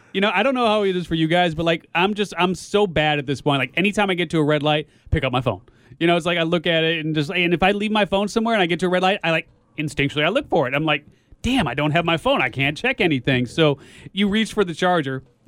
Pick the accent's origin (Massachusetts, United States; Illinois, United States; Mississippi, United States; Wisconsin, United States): Illinois, United States; Chicago; And I told you I'm from Chicago. So I get it.